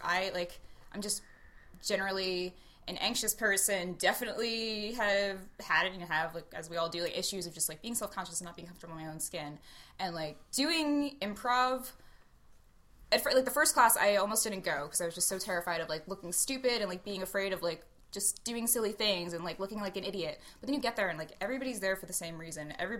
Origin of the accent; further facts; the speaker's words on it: New Jersey, United States; I grew up in South Jersey. I went to college in New York. I moved back to the Philly area